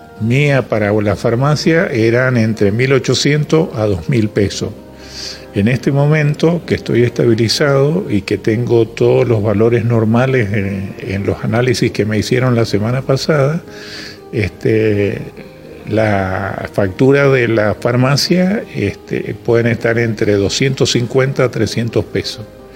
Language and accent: Spanish; Mendoza, Argentina; soy mendocino.